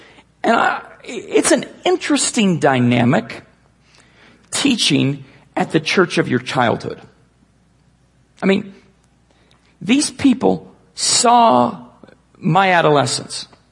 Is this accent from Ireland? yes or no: no; Edmond, Oklahoma, United States; I grew up in Edmond, Oklahoma, a suburb of Oklahoma City. I don't make it back to Oklahoma very often